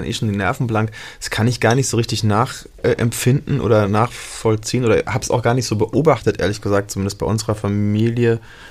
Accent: Nuremberg, Bavaria, Germany; Ich komme aus Franken, aus Nürnberg.

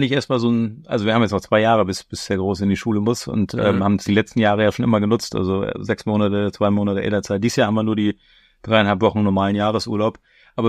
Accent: Wolfsburg, Lower Saxony, Germany; Also ich bin in Wolfsburg groß geworden, mitten im Binnenland, weit weg vom Wasser.

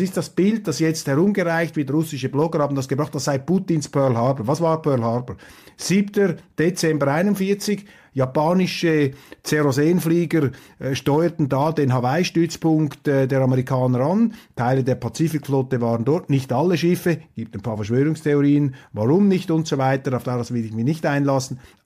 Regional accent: Switzerland; Ich sage das als Schweizer. Wir können schon in den Bergen eingraben.

